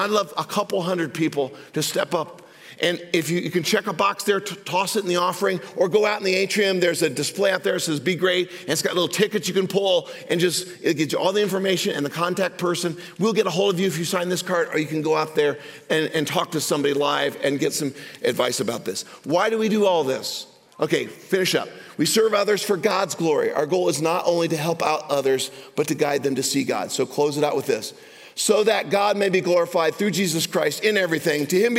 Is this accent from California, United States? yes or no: no; Greenwood, Indiana, United States; I'm some yahoo from Greenwood, Indiana, and you're from somewhere else